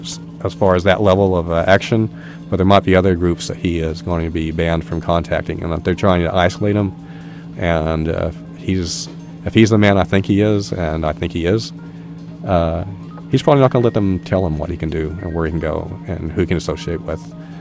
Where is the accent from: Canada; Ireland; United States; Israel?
United States; Texas; now in Eugene, United States; I'm an anarchist from Texas and now living in Oregon, especially here in Eugene and Lane County, by order of the court.